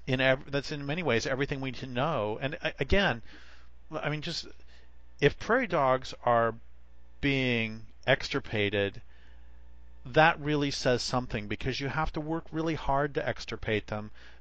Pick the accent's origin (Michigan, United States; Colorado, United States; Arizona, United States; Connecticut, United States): Colorado, United States; Boulder; and I grew up in Boulder